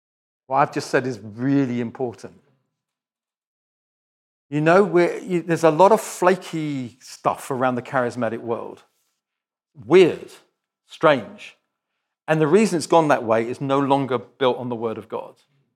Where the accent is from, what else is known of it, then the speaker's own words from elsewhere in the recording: United Kingdom; I'm very British and so all my illustrations are from English culture